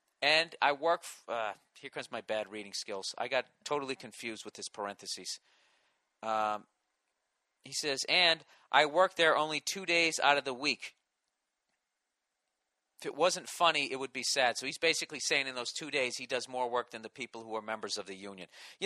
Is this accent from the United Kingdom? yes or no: no; Ireland; I'm Irish. I know why we got the reputation for being a bunch of drunk motherfuckers, because so many of us are